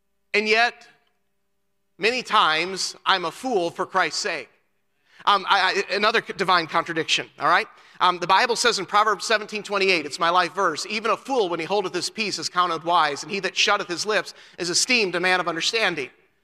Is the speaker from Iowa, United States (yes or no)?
yes; Marquette, Iowa, United States; I'm a Midwesterner. I grew up in Marquette, Iowa. Midwestern people, we're hardy folk.